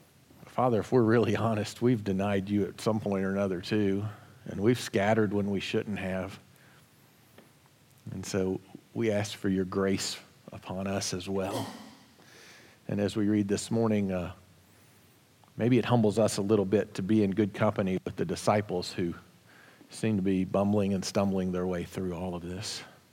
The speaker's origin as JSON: {"language": "English", "region": "Kentucky", "country": "United States", "tie": "born or raised there", "said": "pert near done, as we used to say where I grew up in Kentucky."}